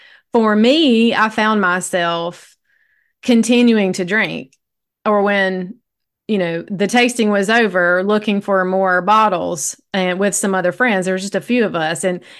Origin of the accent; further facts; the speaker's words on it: the South, United States; So my story is born and raised in the South, had a great family growing up.